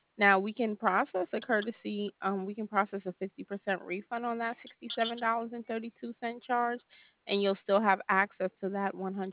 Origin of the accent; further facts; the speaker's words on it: New York, United States; now in Montgomery, United States; Brooklyn, New York.